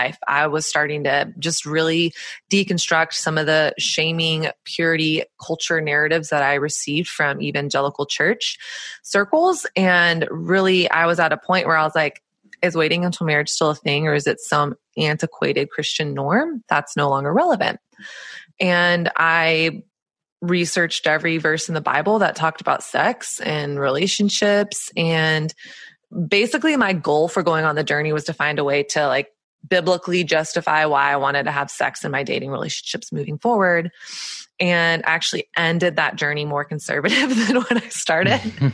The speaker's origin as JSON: {"language": "English", "region": "the South", "country": "United States", "tie": "born or raised there", "lives_now": "New York City, United States", "said": "I moved to New York City about 7.5 years ago, and I grew up in Southern conservative evangelical culture."}